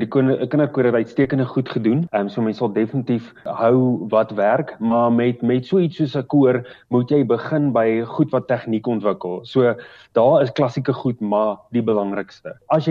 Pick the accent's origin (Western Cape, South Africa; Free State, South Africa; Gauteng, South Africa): Free State, South Africa; ek het in Leibrand groot geword, ek is 'n Oos-Vrystater en ek het in Bloemfontein geswat, so dis regtig in my are die Vrystaat.